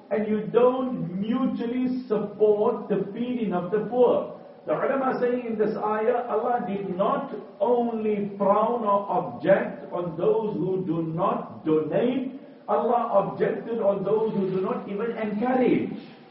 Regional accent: South Africa; I come from South Africa, where poverty unfortunately is rife.

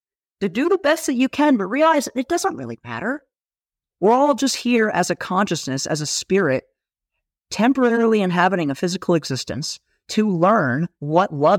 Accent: United States; I come from the United States and we are the most hyper-individualistic country on the planet.

